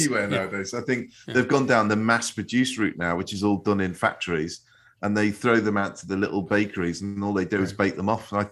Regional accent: Liverpool, North West England, United Kingdom; where I grew up in Liverpool

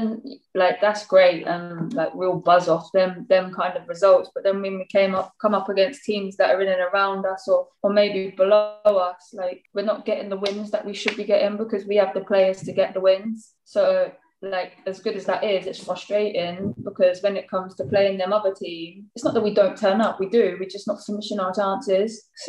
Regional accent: Slough, South East England, United Kingdom; Anyone asks me, I try and say I'm from Windsor, so you've done your research, so I can't tell you I'm from Windsor, because obviously Windsor's like a nice area, like, but no, yeah, Slough

